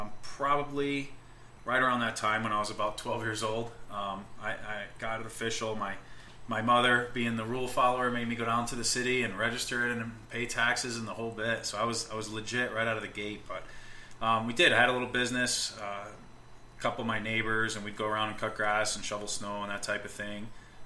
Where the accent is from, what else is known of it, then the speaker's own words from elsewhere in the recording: Waterbury, Connecticut, United States; I grew up in Waterbury, Connecticut.